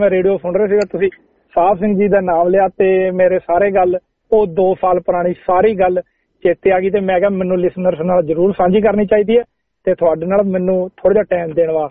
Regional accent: Haryana, India; ਕਿਉਂਕਿ ਅਸੀਂ ਹਰਿਆਣੇ ਤੋਂ ਬਿਲੋਂਗ ਕਰਦੇ ਹਾਂ, ਸਾਡੇ ਉੱਧਰ ਇਹੀਆਂ ਚੀਜ਼ਾਂ ਜ਼ਿਆਦਾ ਹੈ।

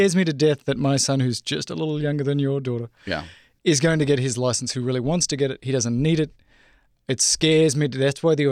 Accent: Australia; I grew up driving in Australia on the farm, 12-year-old.

